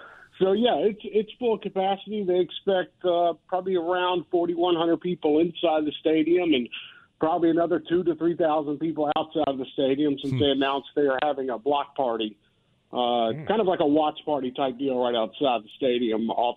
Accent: Mobile, Alabama, United States; I grew up and lived in Mobile, Alabama for 25 years of my life, and I know all about the cowbells

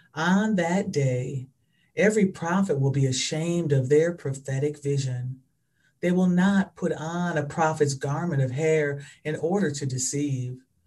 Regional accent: Norfolk, Virginia, United States; Growing up in Norfolk, I was the only Black child in the school.

